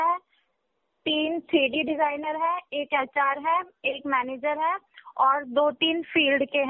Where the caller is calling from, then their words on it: Dwarka, Delhi, India; Sector 19 गोला dairy से बात कर रही हूँ।